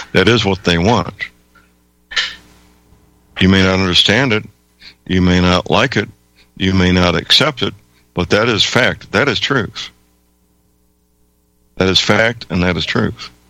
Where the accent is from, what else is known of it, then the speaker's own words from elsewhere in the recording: St. Louis, Missouri, United States; That, in fact, happened in my hometown, St. Louis.